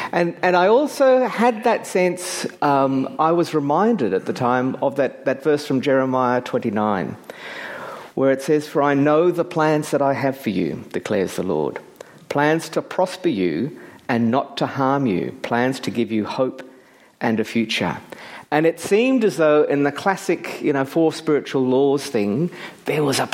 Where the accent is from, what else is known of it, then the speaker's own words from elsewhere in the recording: Blackburn, Victoria, Australia; I grew up in Blackburn, on Blackburn Road, just on the corner of Heath Street, so just on the other side of the railway line. And also went up to Blackburn Baptist Church for many years.